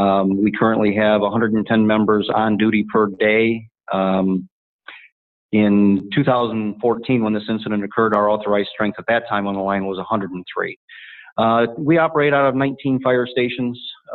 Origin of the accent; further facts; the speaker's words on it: Ohio, United States; Started out as a volunteer in my hometown, the Allen Clay Joint Fire District.